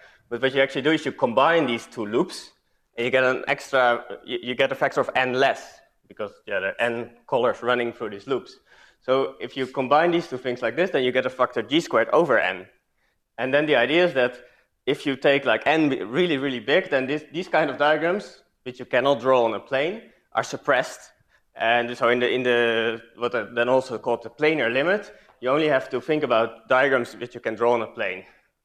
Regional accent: Utrecht, Netherlands; because I'm from Utrecht

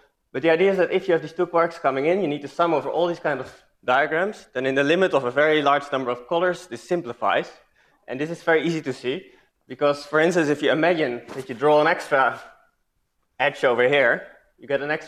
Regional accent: Utrecht, Netherlands; because I'm from Utrecht

